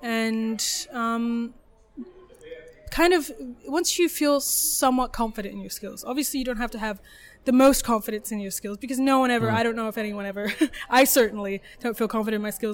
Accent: New Orleans, Louisiana, United States; I grew up in New Orleans. There's not really, it's not the best area for horses. I mean, it's all swamp and it's just constantly raining.

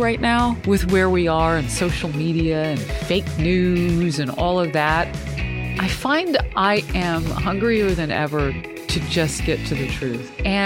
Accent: Atlanta, Georgia, United States; born there; On military bases, all over. I was born at Fort McPherson in Atlanta, Georgia.

